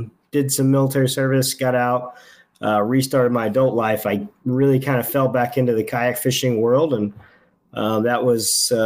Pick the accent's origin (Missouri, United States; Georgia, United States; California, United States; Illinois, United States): Missouri, United States; You know, I grew up in the Midwest, Missouri specifically, fishing, as does most young men at my age.